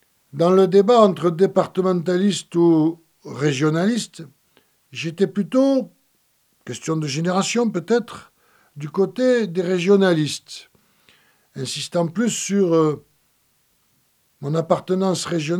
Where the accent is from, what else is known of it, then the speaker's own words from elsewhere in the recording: Occitanie, France; also born or lived in Gard; enfant, j'ai grandi en Lozère, même si c'était la Lozère Cévenole, il y a une part de moi qui se dit lozérien et qui assume le nord de la Lozère